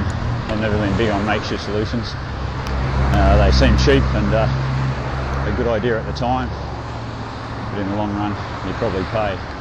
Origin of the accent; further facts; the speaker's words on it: Queensland, Australia; born there; I am a Queenslander by birth, so I don't want to be too critical of the Queensland authorities.